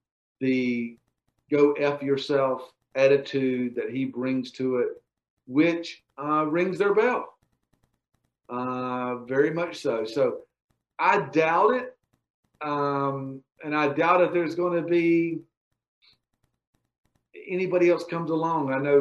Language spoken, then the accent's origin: English; Georgia, United States; And I grew up in the Okefenokee Swamp.